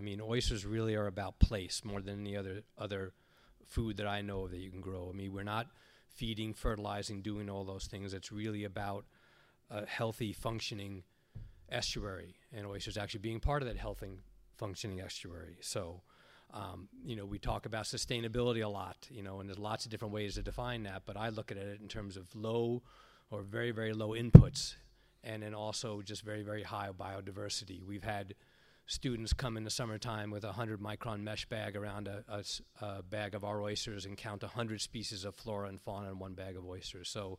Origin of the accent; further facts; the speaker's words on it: New York, United States; I grew up on the East End, Long Island, in New York.